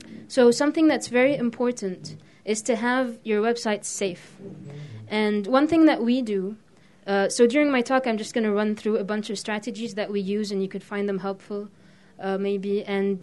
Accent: Beirut, Beirut Governorate, Lebanon; I'm from Beirut, Lebanon, which is in the Middle East.

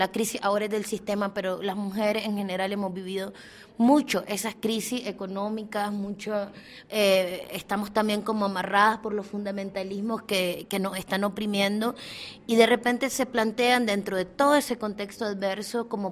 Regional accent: Nicaragua; vengo de Nicaragua, tengo un rato de estar trabajando en comunicación

